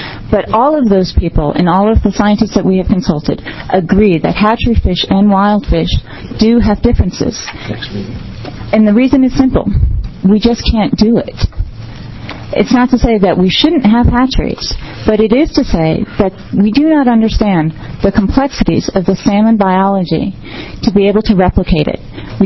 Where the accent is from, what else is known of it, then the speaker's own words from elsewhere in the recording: New England, United States; It's a state that's dear and near to me as I grew up in New England.